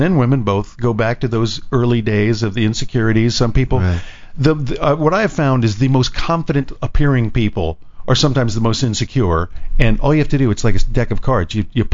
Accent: Florida, United States; I grew up in Florida, a beach town in Florida.

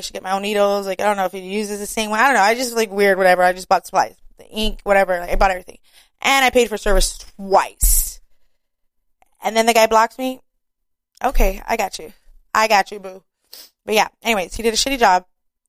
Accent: Santa Ana, California, United States; born and raised in Orange County, Santa Ana.

